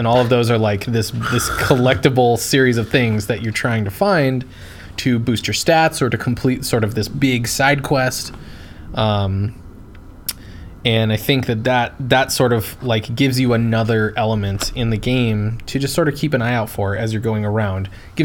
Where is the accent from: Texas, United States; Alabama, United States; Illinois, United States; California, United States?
California, United States; Gilroy; Gilroy. It's a shitty little nowhere town.